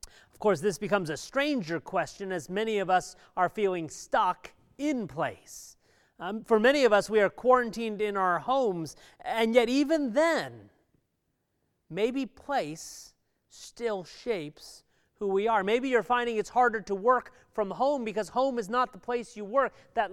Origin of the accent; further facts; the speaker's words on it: California, United States; And originally, I'm from San Francisco Bay Area.